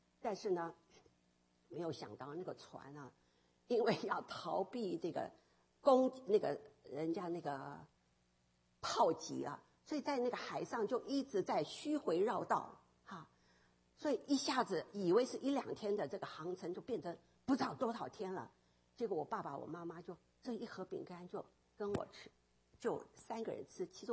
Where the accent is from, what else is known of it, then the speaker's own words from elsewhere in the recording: Taiwan; also born or lived in Fujian, China; 我的爸爸是军人啊，我出生在福建。当我两岁的时候，国共战争啊